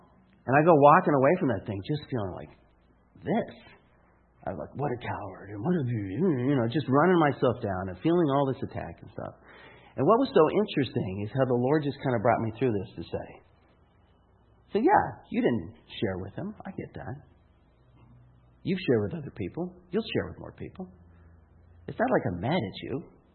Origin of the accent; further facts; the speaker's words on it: Phoenix, Arizona, United States; And I grew up in Phoenix.